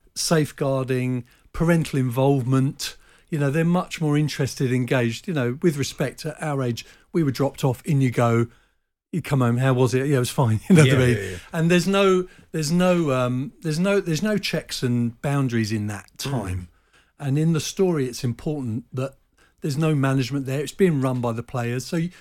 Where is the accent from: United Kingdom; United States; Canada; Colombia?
United Kingdom; Croydon, London; There's also a theme of South London. I'm from Croydon. I grew up around the area. My family are all from there.